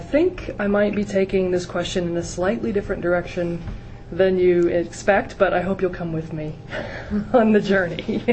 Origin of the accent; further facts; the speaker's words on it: Texas, United States; I think of my mother's kitchen. I'm from Texas, by the way. I think of the smell of smoked brisket, which was usually my dad's doing rather than my mother's.